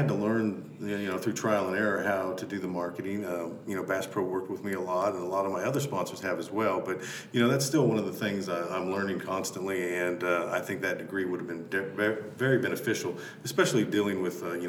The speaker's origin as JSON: {"language": "English", "region": "California", "country": "United States", "tie": "born or raised there", "lives_now": "Reed Springs, United States", "said": "I guess, I seem more of a Missouri native than a California guy. But I grew up in California, and that's kind of where I fell in love with fishing with my dad and grandparents."}